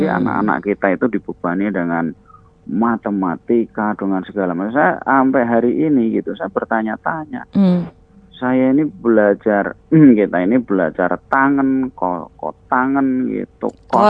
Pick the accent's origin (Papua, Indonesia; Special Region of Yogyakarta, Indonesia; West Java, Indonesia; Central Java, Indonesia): Central Java, Indonesia; saya kan orang Jawa, saya dari Jawa Tengah